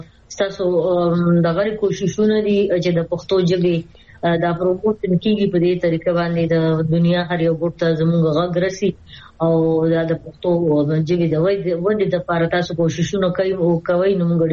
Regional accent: Zaida, Khyber Pakhtunkhwa, Pakistan; زما ته بنیادی تعلق د خیبر پښتونخوا د زبرسوابای ضلع یو کلی زیدی سره زما تعلق دی

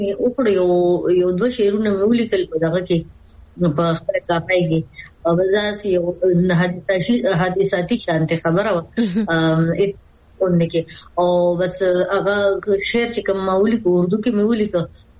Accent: Zaida, Khyber Pakhtunkhwa, Pakistan; زما ته بنیادی تعلق د خیبر پښتونخوا د زبرسوابای ضلع یو کلی زیدی سره زما تعلق دی

